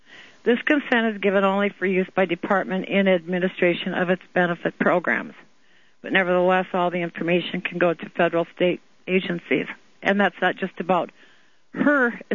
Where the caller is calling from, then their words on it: South Dakota, United States; See, I'm calling from South Dakota.